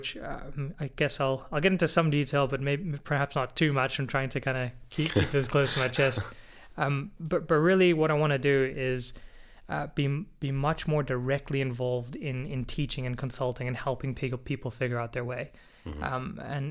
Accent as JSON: {"language": "English", "country": "South Africa", "tie": "born there", "also_born_or_lived": "Miami", "accent": "some American", "said": "So I was born in South Africa, but I spent some, you might hear some American in the accent, I spent some time in the US, mostly in South Florida, Miami."}